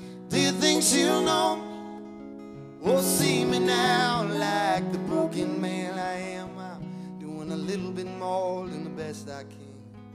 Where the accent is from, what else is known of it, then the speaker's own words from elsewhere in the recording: Wisconsin, United States; I'm from Wisconsin.